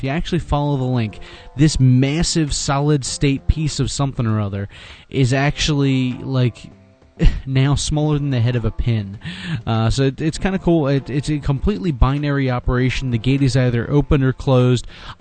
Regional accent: Pennsylvania, United States; Apparently, if you live in my home state of Pennsylvania, specifically in Newville, Pennsylvania, and you go to Big Spring High School, you might want to watch out which internet browser you use.

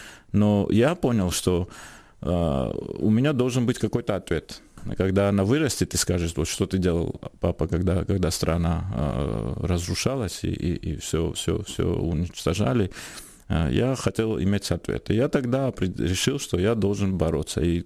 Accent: Georgia; мы из Батуми в Тбилиси на поезде ехали

